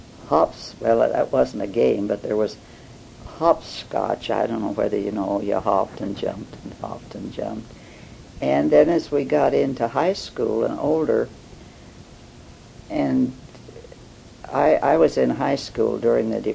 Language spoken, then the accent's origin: English; Elgin, Oregon, United States; Yeah, I was born and raised in Elgin.